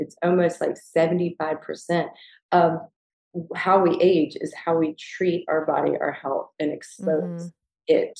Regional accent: the South, United States; And Gigi and I both growing up in the South

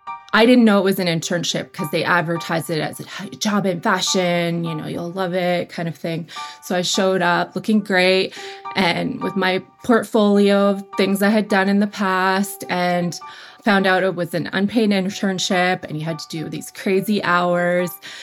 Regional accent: Banff, Alberta, Canada; growing up in Banff, it was a small town, so there wasn't a ton of opportunity outside of maybe the sporting good industry, which is my family's business.

